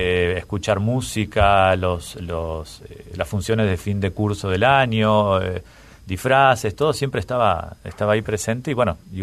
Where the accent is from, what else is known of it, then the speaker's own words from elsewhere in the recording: Carapachay, Buenos Aires Province, Argentina; born there; no nací en una clínica, nací en una partera en Carapachay, en la casa de mi bisabuela.